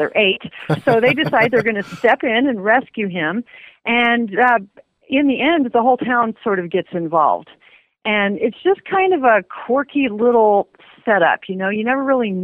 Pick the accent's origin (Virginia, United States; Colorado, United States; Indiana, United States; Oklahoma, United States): Colorado, United States; Boulder; Yes, or Boulder, Colorado